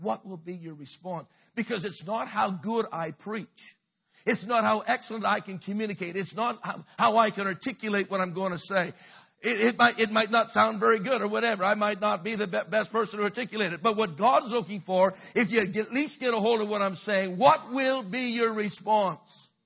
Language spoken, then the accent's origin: English; Halifax, Nova Scotia, Canada; I come from Halifax. I see the sun before you do because I'm in the east.